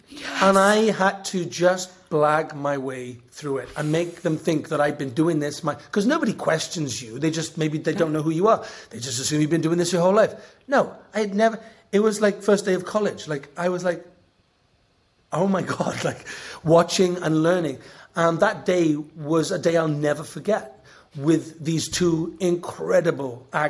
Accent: Wales, United Kingdom; And I'm like, oh, I'm from this. I'm Welsh.

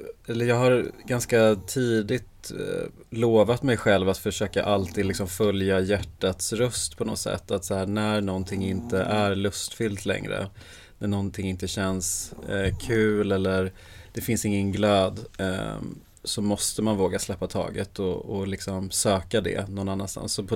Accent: Sweden; born there; i Norden som heter Sagrada Madre, som är från Argentina, som är mitt andra hemland. Jag är född i Sverige, men min mamma är född i Buenos Aires.

